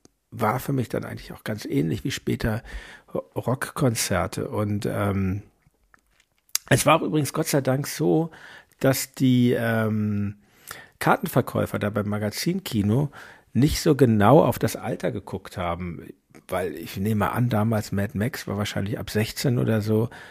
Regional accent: Hamburg, Germany; Ich bin in Hamburg aufgewachsen

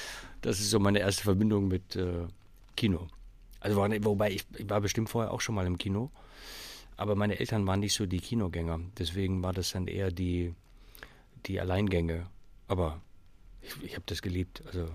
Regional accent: Hamburg, Germany; ich bin zum Teil in Hamburg groß geworden, als 12-jähriger Stöpsel von diesem Bereich in Hamburg, wo ich gewohnt habe, von Kirchdorf Süd, nach Harburg gefahren bin

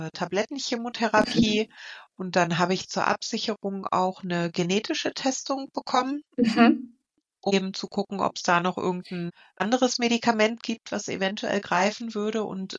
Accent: Thuringia, Germany; Und ich komme ja aus dem Mittelgebirge, aus dem schönen Thüringen.

